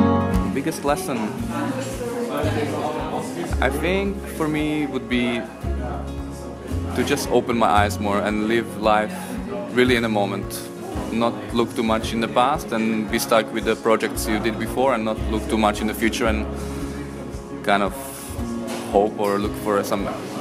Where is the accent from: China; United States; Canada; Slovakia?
Slovakia; English is a second language; now in Brussels, Belgium; I'm from Slovakia. I've been living in Brussels for 10 years now